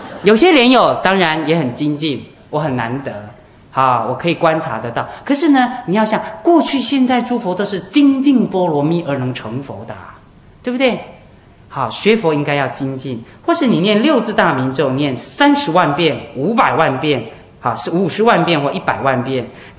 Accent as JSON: {"language": "Chinese", "country": "Taiwan", "first_language": "Hakka", "said": "我以前在台湾讲经，我的母语是客家话"}